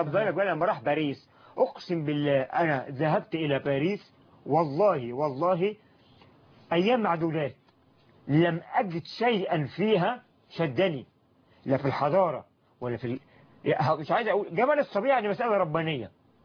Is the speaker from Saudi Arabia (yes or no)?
no; Egypt; قلت انا مصري، انا ايجيبشن.